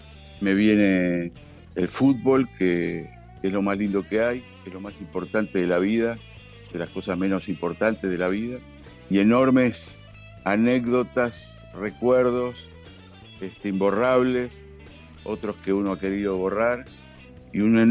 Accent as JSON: {"language": "Spanish", "country": "France", "moved": "yes", "lives_now": "Argentina", "said": "Con mi viejo vinimos de Francia."}